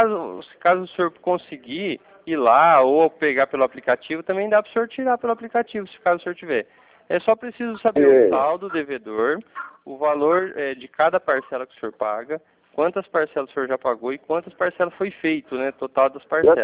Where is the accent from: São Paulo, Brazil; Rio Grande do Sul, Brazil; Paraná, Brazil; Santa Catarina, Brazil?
Paraná, Brazil; Cornélio Procópio; eu sou aqui de Cornélio Procópio, Paraná.